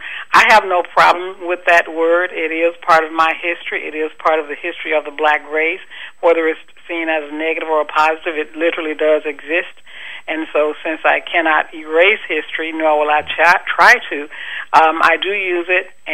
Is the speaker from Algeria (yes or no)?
no; Mississippi Delta, United States; I am from the Delta, and the novel is set in the Delta.